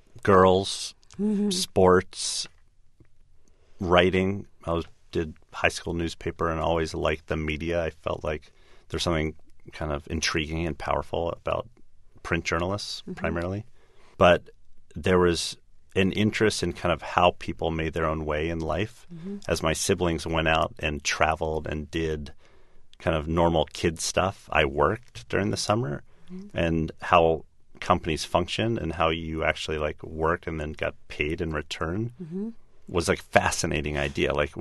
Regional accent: Washington, District of Columbia, United States; I grew up in the Washington, D.C. area.

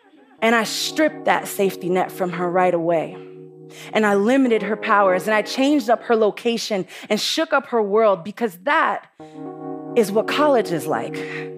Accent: Bronx, New York, United States

